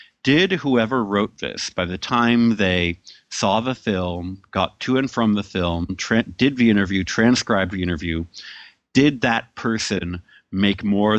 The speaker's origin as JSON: {"language": "English", "country": "Canada", "said": "And I'm from Canada."}